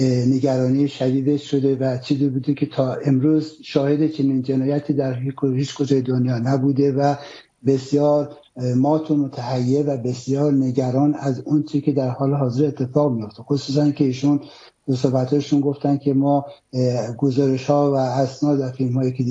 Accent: Iran; به عنوان یک ایرانی افتخار میکنم که چنین هموطنای شورشگری در ایران دارم

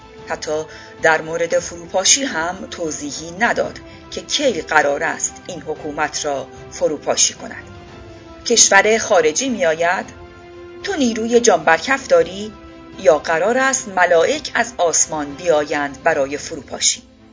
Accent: Iran; من هم به عنوان یک ایرانی

